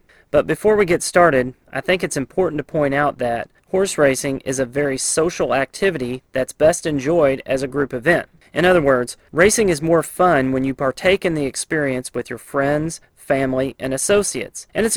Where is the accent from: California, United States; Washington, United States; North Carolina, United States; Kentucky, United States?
Kentucky, United States; Louisville; I grew up around Louisville, Kentucky, the place every thoroughbred owner and die-hard racing fan wants to be the first Saturday in May.